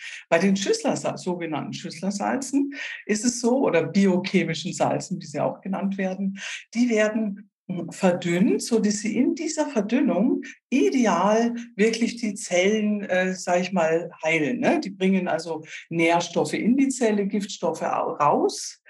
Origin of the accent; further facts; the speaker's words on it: Munich, Bavaria, Germany; Ja, ich komme also aus München oder in der Nähe von München wohne ich, am schönen Ammersee.